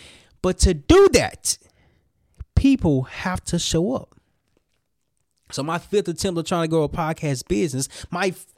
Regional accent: Little Rock, Arkansas, United States; And I remember when I was in Little Rock, Arkansas, my hometown. Shout out to Little Rock, Arkansas.

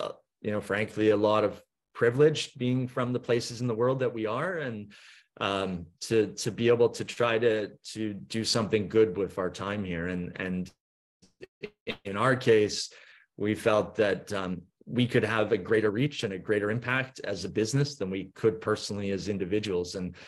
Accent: Vancouver, British Columbia, Canada; now in Norfolk Island, Australia; for me growing up in Vancouver, or for most people, you're so accustomed to going to the supermarket

